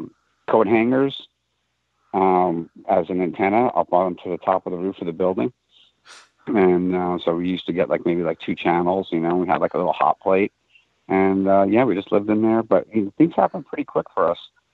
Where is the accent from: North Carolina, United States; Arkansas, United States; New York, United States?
New York, United States; because I'm coming from New York, had a small little scene, and it was very diverse.